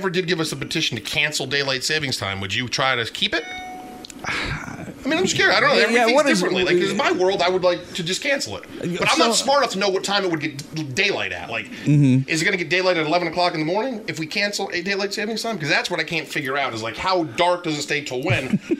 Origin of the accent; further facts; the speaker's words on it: New York, United States; I grew up in New York and the day before Halloween was known as Mischief Night.